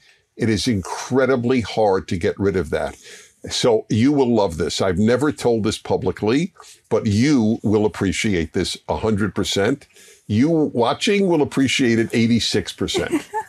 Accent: Brooklyn, New York, United States; so you live where I grew up, Brooklyn, mm-hmm. and we both grew up in religious Jewish homes. So I grew up in New York, as I said.

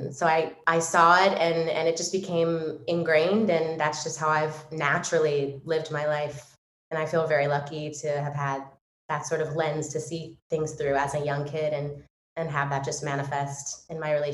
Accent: California, United States; No, I 1000% grew up in a home learning about kindness.

